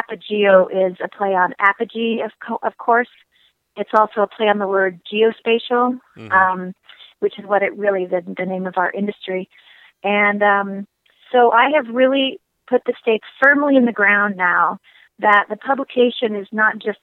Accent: Hoxie, Kansas, United States; He, in fact, is from my hometown, which is Hoxie, Kansas.

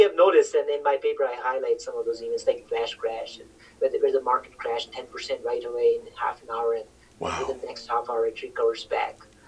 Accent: India; I grew up in India and in a very small town, and there were not many ways to get out of the town and get some education.

